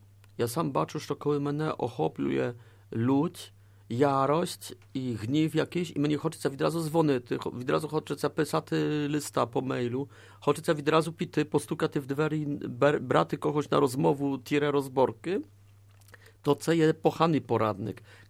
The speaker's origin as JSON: {"language": "Ukrainian", "country": "Poland", "said": "якщо сказав мені, що ми, Поляки, повинні простити Шведам"}